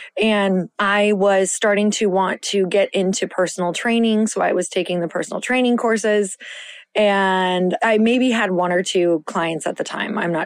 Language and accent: English; United States; At the time, I was, you know, I'm Native American and I'm had dark hair and dark eyes